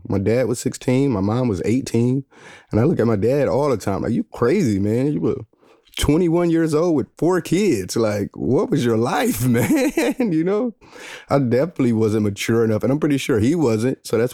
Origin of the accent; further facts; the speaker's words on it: Detroit, Michigan, United States; because also growing up in Detroit, it's always somebody doing worse than you.